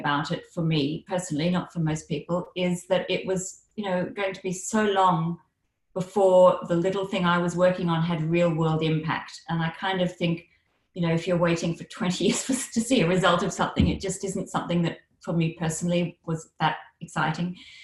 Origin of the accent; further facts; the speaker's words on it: Tokyo, Japan; also born or lived in Papua New Guinea; I'm from Papua New Guinea originally, but I grew up in Tokyo. And so I speak Japanese.